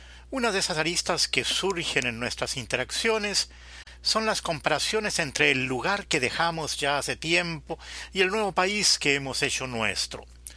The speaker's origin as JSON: {"language": "Spanish", "country": "Chile", "tie": "born or raised there", "moved": "yes", "said": "Habiendo regresado hace pocos días de unas vacaciones en Chile, mi país de origen"}